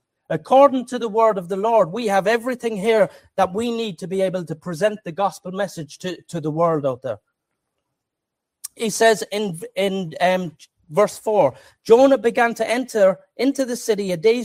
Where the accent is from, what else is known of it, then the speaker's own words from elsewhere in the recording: Cork, Munster, Ireland; Well, God, I'm from Knocknaheeny. You can't use me. They can't understand a word that I'm saying sometimes.